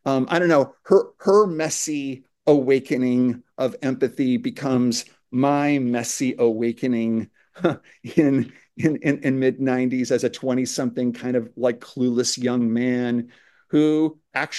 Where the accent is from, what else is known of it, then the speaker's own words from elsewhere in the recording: Seattle, Washington, United States; So I grew up in Seattle, Washington, and my father was a is or was he's still with us.